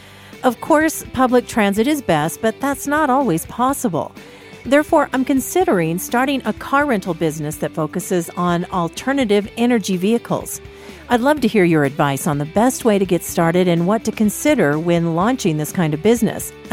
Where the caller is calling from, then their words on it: Los Angeles, California, United States; I'm calling from Los Angeles.